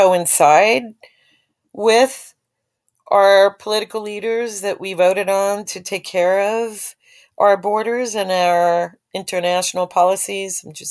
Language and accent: English; New Jersey, United States; And, you know, I'm from Jersey and they started mandatory recycling years ago.